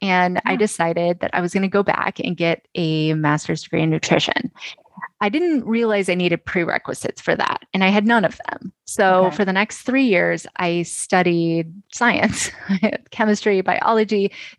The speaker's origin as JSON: {"language": "English", "region": "California", "country": "United States", "tie": "born or raised there", "said": "Southern California, like San Diego."}